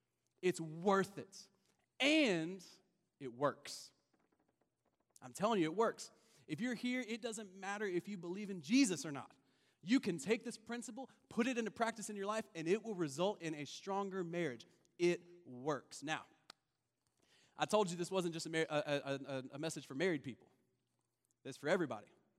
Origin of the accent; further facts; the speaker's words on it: Kentucky, United States; No, I'm from Kentucky, but don't be playing them jokes on me.